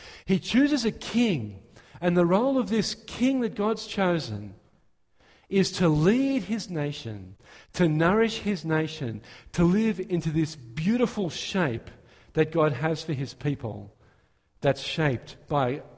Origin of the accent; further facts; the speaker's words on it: Australia; as you know, I come from Australia